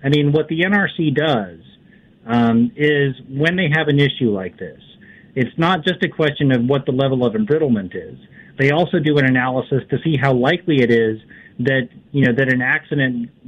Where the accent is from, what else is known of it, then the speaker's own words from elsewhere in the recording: San Onofre, California, United States; Well, I'm a Californian by birth, Harvey. I grew up next to San Onofre, so I'll take exception with that for just a moment.